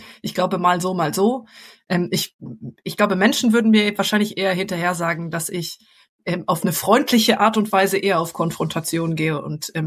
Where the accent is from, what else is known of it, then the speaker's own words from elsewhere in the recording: Aachen, North Rhine-Westphalia, Germany; now in Munich, Germany; Ich lebe jetzt gerade in München, aber ich komme ursprünglich aus Aachen.